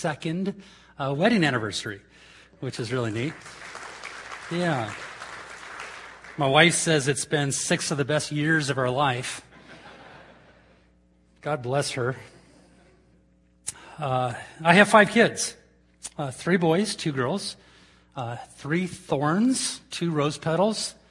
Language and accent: English; California, United States; We're from California, the home of fruits and nuts.